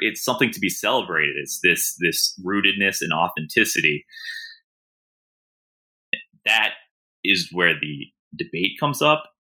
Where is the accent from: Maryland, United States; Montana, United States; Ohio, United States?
Maryland, United States; Baltimore; So for example, I'm probably, even though I'm originally from Baltimore, I'm probably not a great example of this accent.